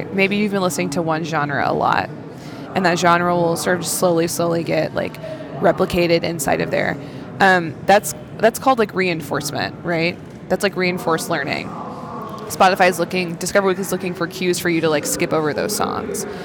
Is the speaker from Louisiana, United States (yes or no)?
yes; New Orleans, Louisiana, United States; I'm from New Orleans, Louisiana, and so we sort of call this kind of general sound of theirs like old timey